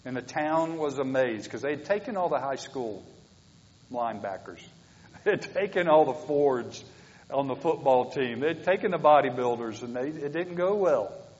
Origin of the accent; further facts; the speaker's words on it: the South, United States; I'm from the South. We would have got a bunch of guys.